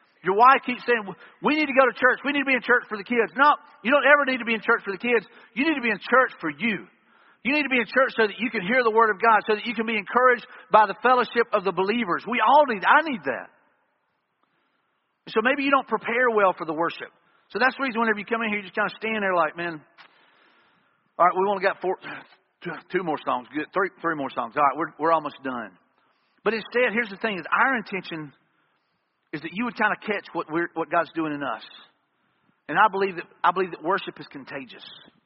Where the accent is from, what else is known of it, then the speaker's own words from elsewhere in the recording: Eight Mile, Alabama, United States; You know, that's where I grew up in Eight Mile, Alabama.